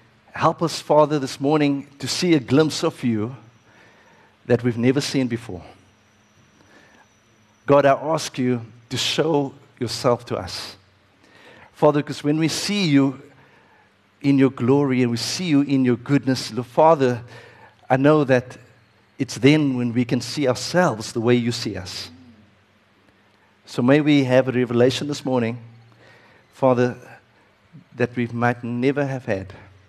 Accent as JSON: {"language": "English", "town": "Lentegeur", "region": "Western Cape", "country": "South Africa", "tie": "born or raised there", "also_born_or_lived": "Athlone", "said": "Sunday school, we met under the tree. This was in Lentegeer. That's where I grew up. Not all my life. We moved from Lentegeer to Athlon, Bridgetown."}